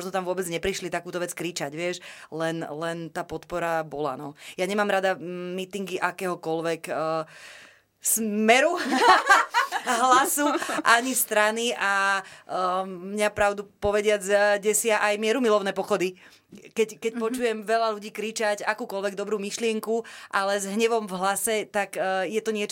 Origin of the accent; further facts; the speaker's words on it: Nitra, Nitra Region, Slovakia; tak ja som z Nitry a poznám tam teda veľa príčetných ľudí